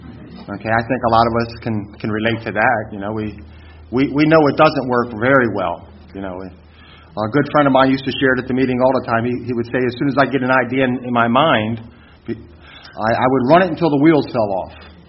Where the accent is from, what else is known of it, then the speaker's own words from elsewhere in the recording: Baltimore, Maryland, United States; now in York, United States; I'm from York, PA, originally from Baltimore, Maryland